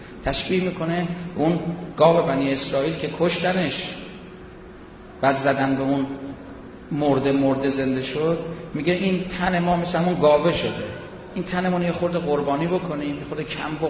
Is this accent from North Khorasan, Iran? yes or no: no; Mashhad, Razavi Khorasan, Iran; خیلی ها شنیدن ما مشهدیم، میخوایم بیایم مشهد، دانشوی مشهدیم